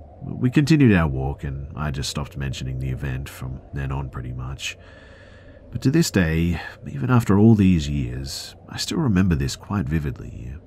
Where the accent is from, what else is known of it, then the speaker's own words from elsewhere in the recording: Bosnia & Herzegovina; I'm from Bosnia, Europe.